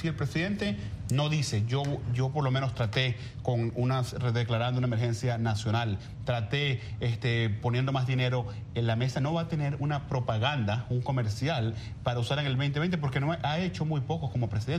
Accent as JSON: {"language": "Spanish", "country": "Venezuela", "lives_now": "United States", "said": "Me enorgullece enormemente como venezolano americano lo que ha hecho."}